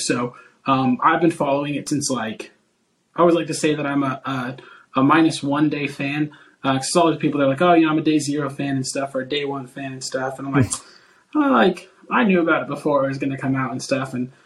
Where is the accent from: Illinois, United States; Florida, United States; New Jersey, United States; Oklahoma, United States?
Oklahoma, United States; I'm a graphic designer from Oklahom